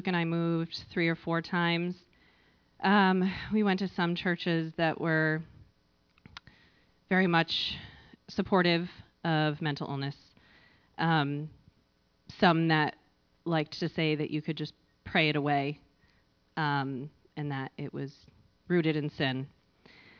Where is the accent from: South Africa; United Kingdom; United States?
United Kingdom; Scotland; Again, it's because I'm Scottish, just so everyone knows.